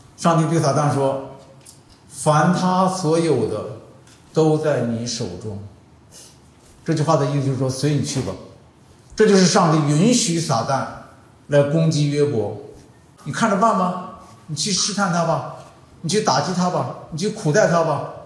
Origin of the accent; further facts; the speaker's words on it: China; 这个击打这个词儿，我们中国人原来不太用的。